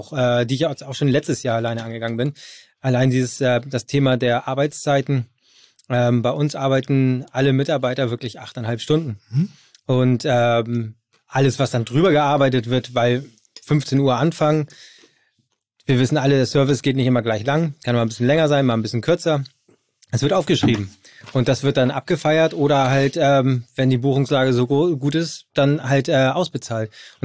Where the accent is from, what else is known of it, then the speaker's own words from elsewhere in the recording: Hamburg, Germany; ich bin aus Hamburg